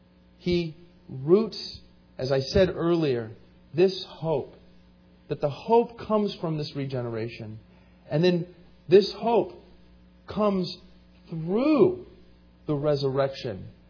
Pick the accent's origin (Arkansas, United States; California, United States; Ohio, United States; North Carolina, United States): California, United States; Ventura; born there; I was born in Ventura